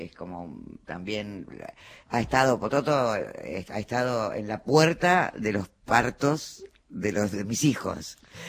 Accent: Avellaneda, Buenos Aires Province, Argentina; somos de Avellaneda y de Independiente

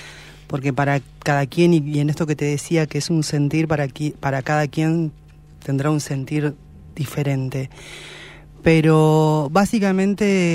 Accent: San Martín de los Andes, Neuquén, Argentina; born there; En mi caso particular, nací acá en San Martín de los Andes

